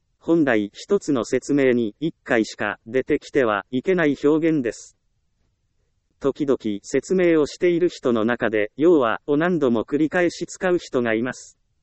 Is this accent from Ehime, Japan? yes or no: yes; Ehime, Japan; 私は愛媛県出身ですから、みかんで有名なことを知っていますが、